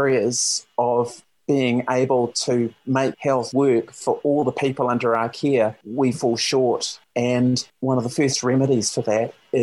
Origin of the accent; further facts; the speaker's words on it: Wellington, New Zealand; I grew up in Wellington and I studied at Wellington School of Medicine at the end of the 80s and start of the 90s.